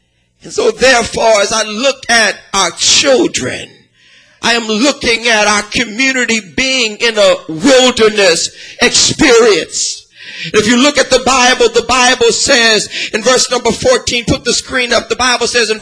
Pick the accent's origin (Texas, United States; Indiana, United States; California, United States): California, United States; Los Angeles; like I saw when I grew up in Los Angeles in 1982 and 1983 and 1984.